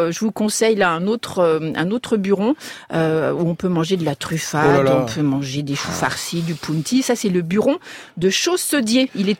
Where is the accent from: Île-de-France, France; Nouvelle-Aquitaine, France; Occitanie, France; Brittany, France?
Île-de-France, France; Paris; je suis parisienne